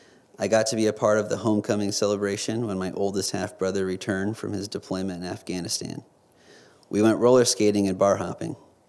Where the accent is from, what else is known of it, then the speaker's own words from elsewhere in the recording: Grand Island, Nebraska, United States; my birth mother was from Danville, Virginia, a town more than 1,000 miles from where I grew up in Grand Island, Nebraska.